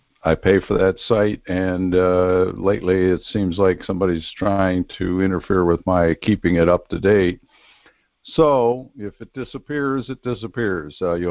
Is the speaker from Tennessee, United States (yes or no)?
no; Pennsylvania, United States; accent: Pennsylvania Dutch; So only 150 miles apart, and yet my Pennsylvania Dutch accent and the way we expressed ourselves was foreign to people in South Jersey.